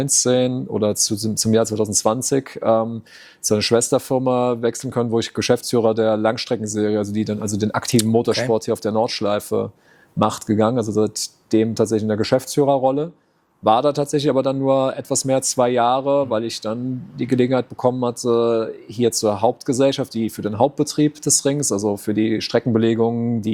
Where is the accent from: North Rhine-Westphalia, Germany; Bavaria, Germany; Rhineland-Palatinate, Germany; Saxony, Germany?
Rhineland-Palatinate, Germany; Ich bin in der Region aufgewachsen und ich lebe auch nach wie vor 25 Kilometer von hier unlängst bei Mayen, im kleinen Dorf St. Johann, 1000 Einwohner Seelendorf.